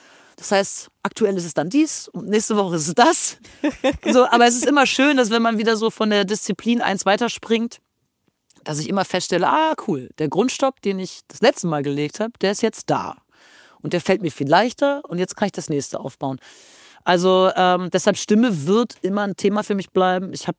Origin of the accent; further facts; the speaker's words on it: Jaderberg, Lower Saxony, Germany; also so Jaderberg, Oldenburg, die ganze Ecke, wo ich herkomme, das ist ja keine 2 Stunden entfernt.